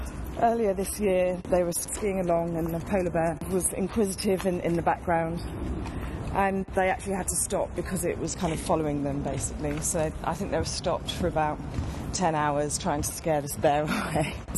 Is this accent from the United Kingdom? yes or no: yes; South West England, United Kingdom; Yeah, so I'm from Somerset. I spent a lot of time in the Quantocks when I was younger, walking around, taking the dog out, running.